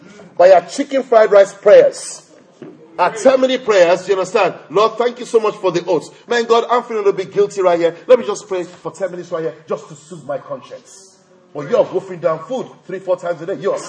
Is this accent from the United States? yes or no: no; England, United Kingdom; Born and bred in England, went back to Africa, stayed in the sun.